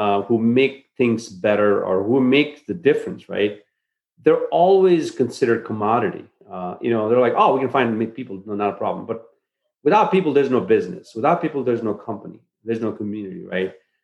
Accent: Nepal; when I was growing up in Nepal, especially in Nepal, getting jobs and being treated by employer was horrible.

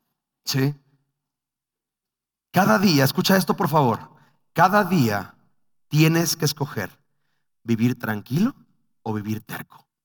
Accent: Mexico City, Mexico; Ves que tengo déficit de atención y yo soy chilango, bro.

